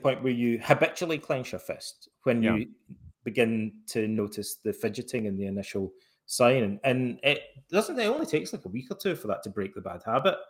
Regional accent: Scotland, United Kingdom; When I was a kid growing up in Scotland, we still had corporal punishment in schools until I was like, I think about 8 or 10 years old or something like that.

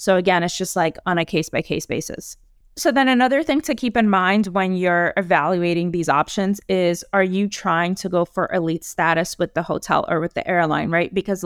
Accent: New York, United States; So for example, I'm from New York

